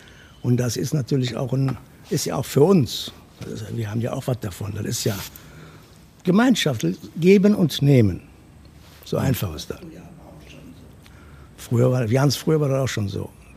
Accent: Cologne, North Rhine-Westphalia, Germany; also born or lived in Stendal; War ein halbes Jahr alt, wie ich nach Köln kam. Gut, also ich bin Kölner.

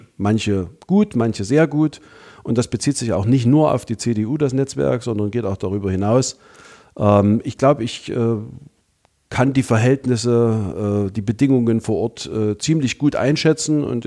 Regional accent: Hohenstein-Ernstthal, Saxony, Germany; in meiner Heimatstadt Hohenstein-Ernstau

